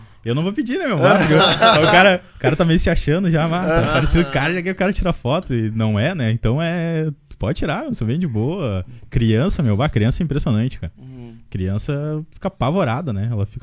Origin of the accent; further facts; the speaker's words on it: Novo Hamburgo, Rio Grande do Sul, Brazil; Eu sou de Novo Hamburgo.